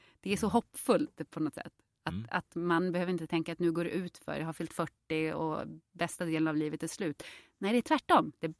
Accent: Jokkmokk, Norrbotten County, Sweden; also born or lived in Påarp; jag är uppväxt i Jokkmokk, men vi bodde några år när jag var liten, kanske mellan jag var 4 och 6, så bodde vi i Skåne.

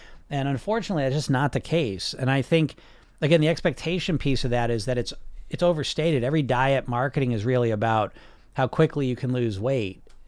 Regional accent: Massachusetts, United States; I'm from Massachusetts.

